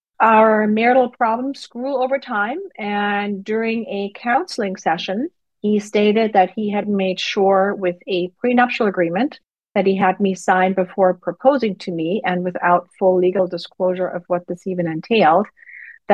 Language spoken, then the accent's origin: English; Germany; I was born and raised in Germany